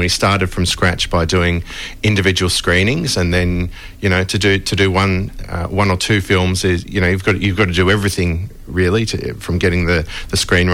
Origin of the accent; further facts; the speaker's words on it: Melbourne, Victoria, Australia; I grew up in Melbourne.